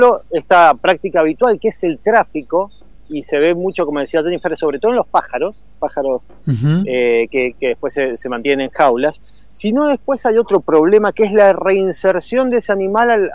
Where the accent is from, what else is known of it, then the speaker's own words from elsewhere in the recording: Mendoza, Argentina; siempre vio la mendocina, como somos los mendocinos.